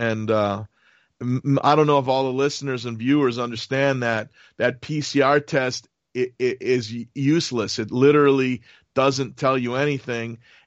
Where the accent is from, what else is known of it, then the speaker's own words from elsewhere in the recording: Wisconsin, United States; Where I was born and raised in Wisconsin